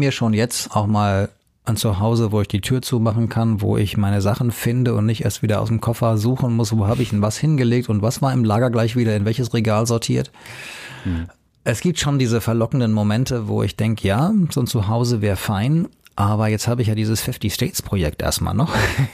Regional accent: Hanau, Hesse, Germany; ich pendel dann so zwischen Hanau, meiner Heimatstadt, und hier in München, wo das Office ist, oder Feldkirchen.

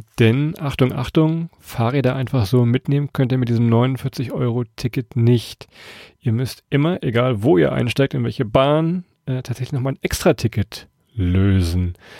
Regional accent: Munich, Bavaria, Germany; Von München, meiner Heimatstadt, sind relativ viele kleine Nahverkehrszüge mit drin.

